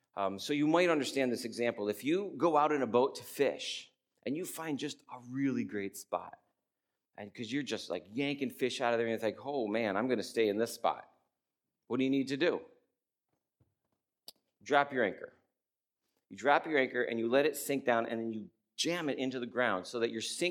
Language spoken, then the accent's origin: English; New York, United States; Where I grew up in Western New York, upstate New York is a completely different place